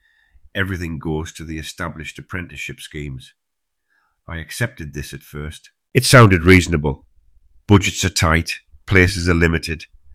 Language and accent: English; Wallsend, North East England, United Kingdom; I grew up in Wallsend, watching Dad's crew put up houses across Newcastle. Left school at 16 to work alongside him, learning the trade the old way.